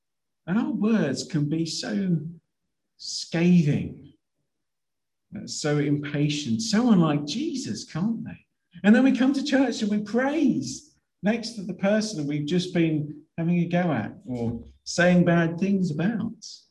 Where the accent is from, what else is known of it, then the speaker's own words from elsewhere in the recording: United Kingdom; I'm sure that's the case, but it can be embarrassing being British and abroad, can't it? By what some of us do. I can't help but think, what do people think about the British when we are abroad?